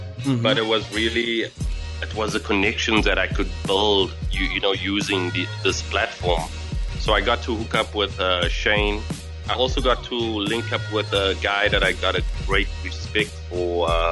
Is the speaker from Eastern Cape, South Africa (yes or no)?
yes; Port Elizabeth, Eastern Cape, South Africa; So even though I'm from South Africa, if I take it on further, I'm from the Eastern Cape. I'm from Port Elizabeth.